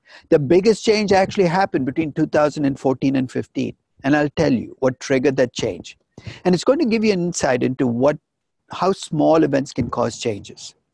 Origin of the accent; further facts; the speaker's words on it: Chennai, Tamil Nadu, India; I visit the place I grew up in India, Chennai, where my parents still lived.